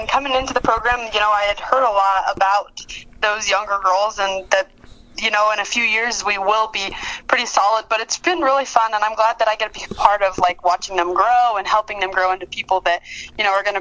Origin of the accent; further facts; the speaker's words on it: Maxwell, Nebraska, United States; I'm originally from Maxwell, actually. I was born and raised, and I graduated from Maxwell, and then did student teaching there and taught and coached there for 4 years